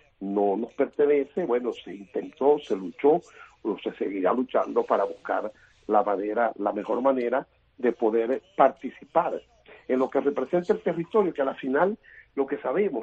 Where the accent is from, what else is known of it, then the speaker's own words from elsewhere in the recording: Venezuela; le cuesta a uno decir esto como venezolano